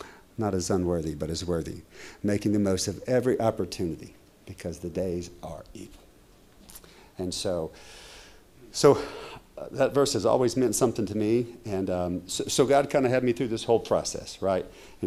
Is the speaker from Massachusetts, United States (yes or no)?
no; Kentucky, United States; I come from Kentucky, the land of bourbon.